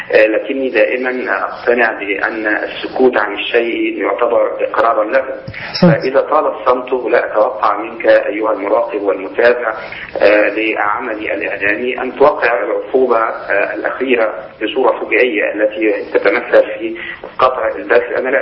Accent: Egypt; يعني نحن في بلادنا مصر وفي بعض البلدان العربية تأتينا كل شوية فتنة

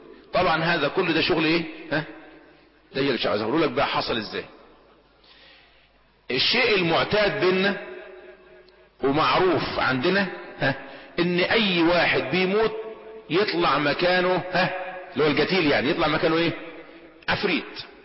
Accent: Upper Egypt, Egypt; وبالاخص عندنا في الصعيد، انا رأيت هذا الامر بنفسي.

